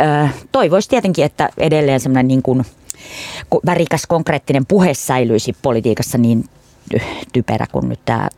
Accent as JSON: {"language": "Finnish", "town": "Kuusamo", "region": "North Ostrobothnia", "country": "Finland", "said": "meillä Kuusamossa, mä oon Kuusamosta kotoisin"}